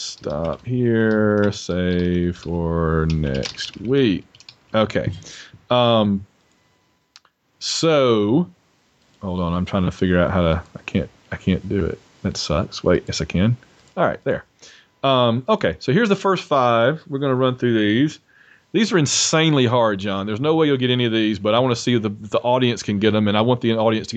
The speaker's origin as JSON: {"language": "English", "town": "Sylacauga", "region": "Alabama", "country": "United States", "tie": "born or raised there", "said": "this player, who was a native of my hometown of Sylacauga, Alabama"}